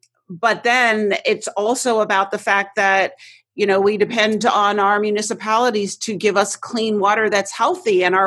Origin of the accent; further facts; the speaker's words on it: New York City, New York, United States; You know, I grew up in New York City to a mother who was very unconventional.